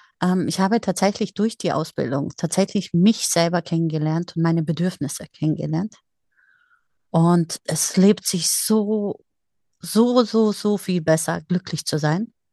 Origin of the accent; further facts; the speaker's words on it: Munich, Bavaria, Germany; werde jetzt tatsächlich in 2 Wochen 50 und ja, bin Münchner Kindl